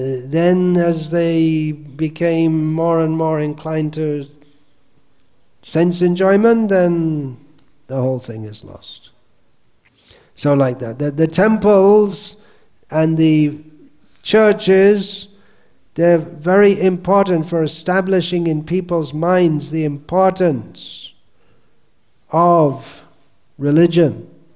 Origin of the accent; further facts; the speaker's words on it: United Kingdom; born there; I mean, I was born in Britain.